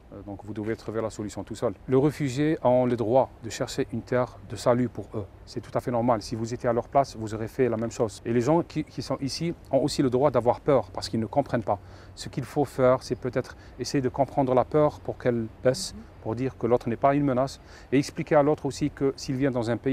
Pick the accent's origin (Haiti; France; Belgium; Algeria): Algeria; je suis algérien